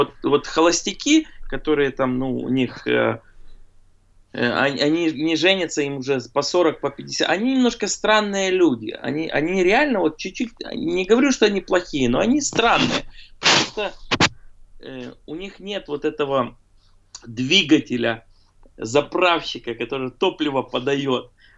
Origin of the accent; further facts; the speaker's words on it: Ukraine; Я тебя понимаю, как украинец с традиционной...